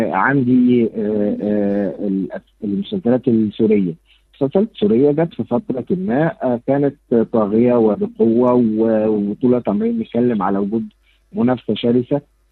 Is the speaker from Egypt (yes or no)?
yes; Egypt; فأنا الأول كانت الساحة بتاعت أنا بس كمصري